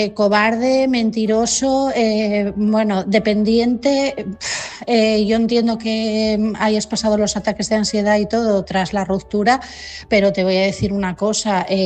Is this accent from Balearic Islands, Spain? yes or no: no; Asturias, Spain; de Asturias